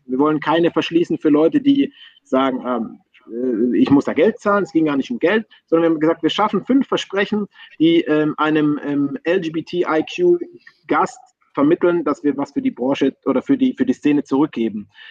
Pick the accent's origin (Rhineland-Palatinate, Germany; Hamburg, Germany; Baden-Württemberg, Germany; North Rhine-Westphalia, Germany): Baden-Württemberg, Germany; Reutlingen; moved away as an adult; now in Berlin, Germany; Ich bin ja tatsächlich als Schwabe, ich wollte immer weit weg aus der Heimatstadt.